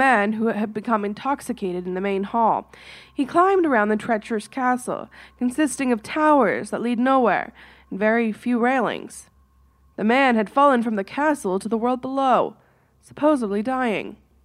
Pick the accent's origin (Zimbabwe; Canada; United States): Canada; All right, I'm from Canada. I don't know how to say these things.